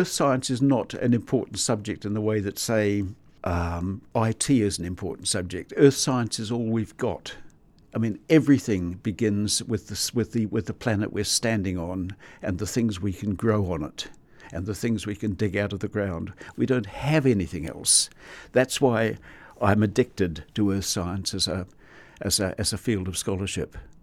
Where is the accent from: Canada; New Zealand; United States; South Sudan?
New Zealand; I mean, as a New Zealander, I've been through a few, but none of them are magnitude 8.